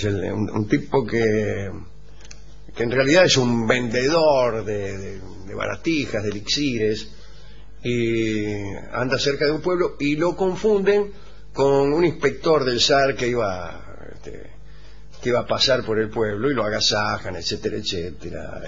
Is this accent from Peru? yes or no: no; Corrientes, Argentina; soy de Corrientes.